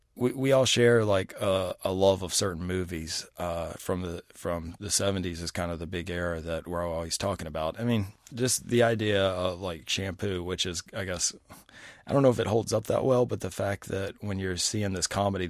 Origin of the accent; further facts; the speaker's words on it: the South, United States; I definitely think it has something to do with growing up in the South.